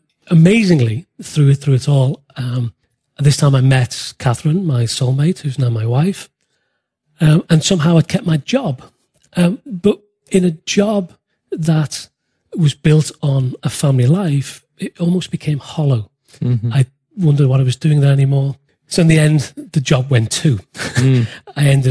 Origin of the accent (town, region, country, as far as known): Liverpool, North West England, United Kingdom; born or raised there